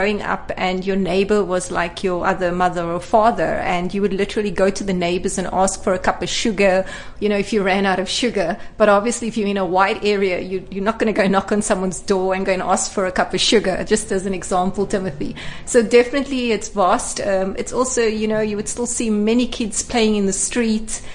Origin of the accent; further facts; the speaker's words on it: Cape Town, Western Cape, South Africa; So I grew up in Cape Town. I really love Cape Town. I think we have the best backdrop of Table Mountain. I was born in colored communities from Athlone to Mitchell's Plain to Lansdowne, here all in the Cape Flats.